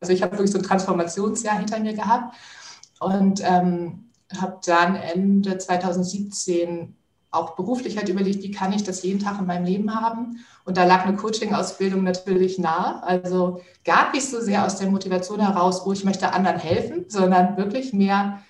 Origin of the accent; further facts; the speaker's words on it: Hamburg, Germany; ich komme aus Hamburg